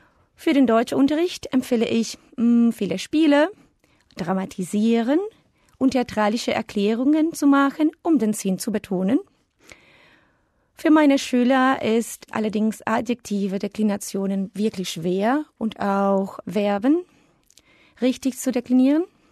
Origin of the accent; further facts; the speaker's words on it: Venezuela; German is a second language; Ich komme aus Venezuela. Ich bin im Jahr 1978 geboren. Ich arbeite als Staff-Lehrerin an der Humboldt-Schule in Caracas.